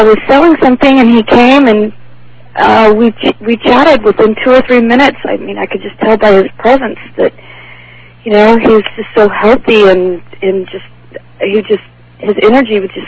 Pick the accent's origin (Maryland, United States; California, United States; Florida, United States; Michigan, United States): California, United States; Laguna Beach; I'm from Laguna Beach.